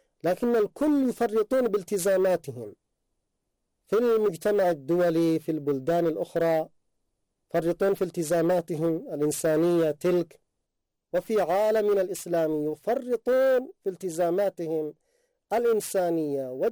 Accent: Yemen; لذلك كان موقف بلدنا اليمن وقراره في الإسناد

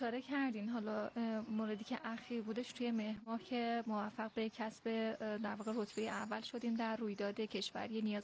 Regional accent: Iran; اصلا شناسنامه ما ایرانه و من افتخار میکنم از اینکه یک ایرانی هستم.

